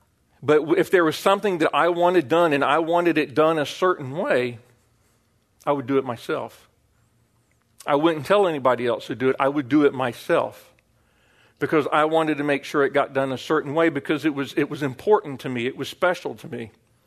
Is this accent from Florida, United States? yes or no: yes; Florida, United States; I grew up in Florida, right next to Kennedy Space Center. I went to a school called Astronaut High School.